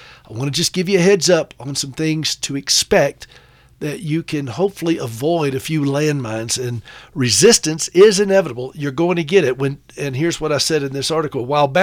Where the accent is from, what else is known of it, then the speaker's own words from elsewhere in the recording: the South, United States; accent: Southern; It's hard with my Southern accent to hear that.